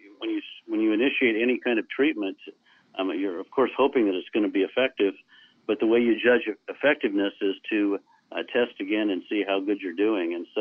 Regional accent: Oregon, United States; I am from Oregon originally. That's where I live now.

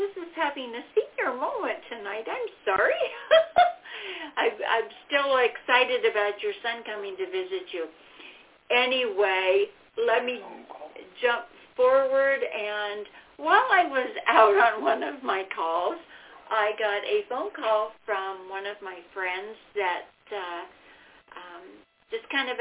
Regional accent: Pacific Northwest, United States; moved away as an adult; I grew up in the Pacific Northwest and started my working years as a 911 dispatcher

